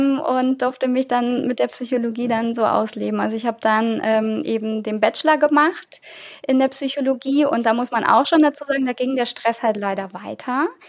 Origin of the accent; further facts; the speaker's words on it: Hesse, Germany; Also ich bin ja Hessin, man hört es ja, ich habe hier keinen bayerischen Akzent. Ich bin ja aus Hessen